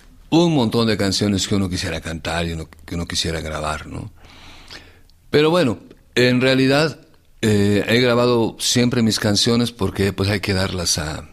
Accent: Mexico; Hablan precisamente de nosotros, los mexicanos.

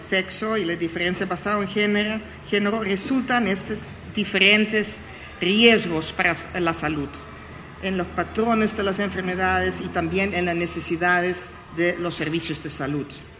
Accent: Netherlands; accent: Dutch; Spanish is a second language; además mi acento bonito holandés no ayuda

